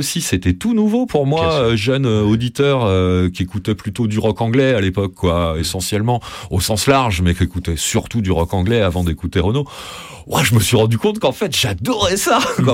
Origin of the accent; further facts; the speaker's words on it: Centre-Val de Loire, France; Moi, je viens du Berry, quand même, tu vois, où il y a une tradition folklorique assez importante